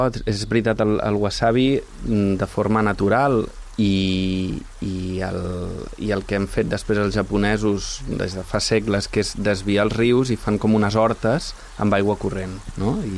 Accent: Barcelona, Catalonia, Spain; som tots de Barcelona en realitat

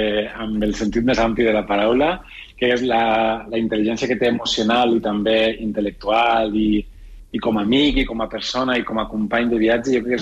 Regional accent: Valencia, Valencian Community, Spain; moved away; tots dos vam marxar de València fa molts anys i anem a València sempre amb estima. Jo tinc la meva família allà on tinguem, Celso té la família a València.

